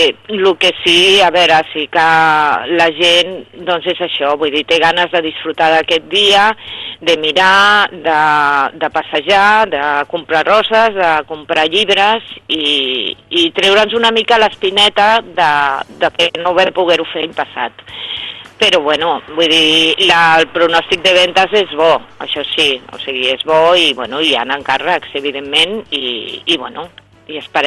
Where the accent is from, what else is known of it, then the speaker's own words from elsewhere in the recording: Calafell, Catalonia, Spain; Nosaltres, a veure, som segur de Calafell, però som un poble que vivim molt de la segona residència